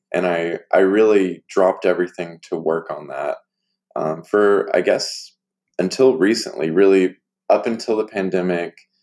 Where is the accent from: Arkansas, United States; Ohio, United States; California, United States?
Arkansas, United States; something that was very normal for me growing up in Arkansas. I mean, there are patches of Arkansas where people wouldn't have known what conversion therapy was, but certainly none of the patches I grew up in, you know, the farmland